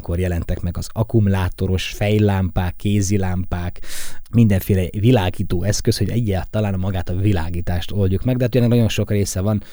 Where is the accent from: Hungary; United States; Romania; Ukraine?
Ukraine; Zakarpattia Oblast; szerencse, hogy mondjuk nem a Magyarország szívében, vagy éppen egy német ország területén nőttem fel gyermekként. És nem ott szívtam magamba az élethez szükséges dolgokat, hanem itt Kárpátalján.